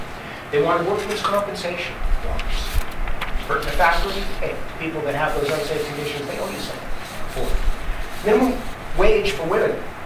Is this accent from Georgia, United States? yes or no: no; California, United States; I come from California, but you know that idea that California is the land of fruits and nuts.